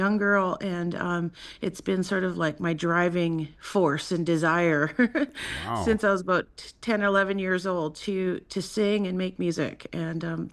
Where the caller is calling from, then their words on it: Yukon, Canada; We are in the Kluane region of the Yukon Territory. So I'm 2 hours from the Alaska border heading into interior Alaska.